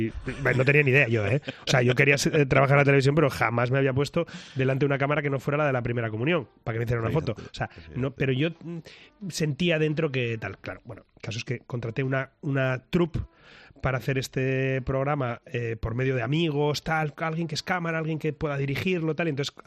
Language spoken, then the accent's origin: Spanish; Asturias, Spain; soy asturiano y soy muy cabezota